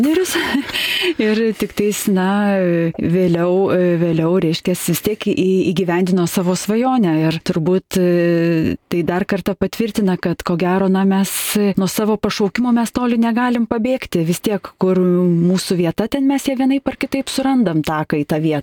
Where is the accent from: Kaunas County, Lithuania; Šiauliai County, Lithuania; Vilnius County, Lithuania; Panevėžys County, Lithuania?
Kaunas County, Lithuania; Kaunas; Taip, aš kaunietė, taip.